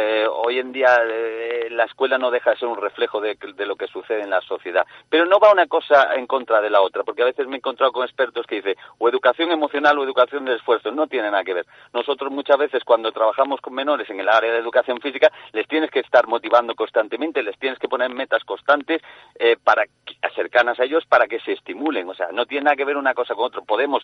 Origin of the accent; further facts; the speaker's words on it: Cabanas, Galicia, Spain; now in Murcia, Spain; De Cabanas, del ayuntamiento de Cabanas, en La Coruña.